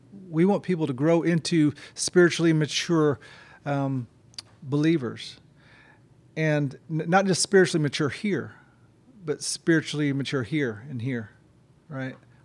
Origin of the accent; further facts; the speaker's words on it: Philippines; Even I grew up in the Philippines, but I grew up on the United States Air Base, Clark Air Base, which is very American.